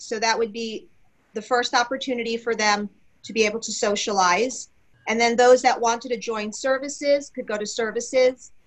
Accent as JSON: {"language": "English", "region": "New York", "country": "United States", "tie": "born or raised there", "lives_now": "Houston, United States", "said": "I'm from New York, Jewish, born and bred Orthodox, grew up in the melting pot of New York, and moved to Houston in 2009"}